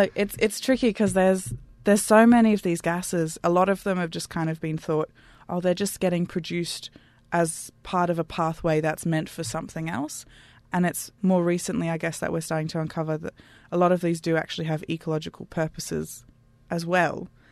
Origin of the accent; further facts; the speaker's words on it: Canberra, Australian Capital Territory, Australia; I'm from Canberra originally